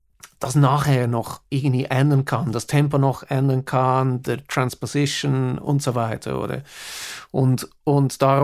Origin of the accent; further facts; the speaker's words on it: Switzerland; born there; German is a second language; now in England; Ich lebe schon seit 33 Jahren in England, und ich bin zwar in der Schweiz geboren, aber so Schweizerdeutsch, das geht noch, aber Hochdeutsch finde ich jetzt gar nicht so einfach